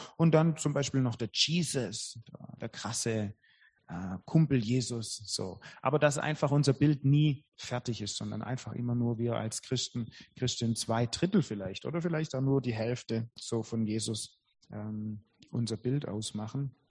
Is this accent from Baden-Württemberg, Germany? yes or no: yes; Weingarten, Baden-Württemberg, Germany; Und das war ein Weingarten, wo ich aufgewachsen bin.